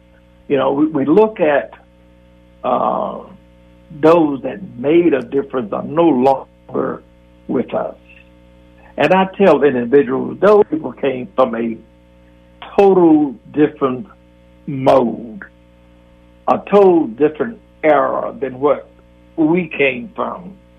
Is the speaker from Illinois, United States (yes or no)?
no; Milwaukee, Wisconsin, United States; born there; So when the officer asked me, "Where were you born?" I was born in Milwaukee.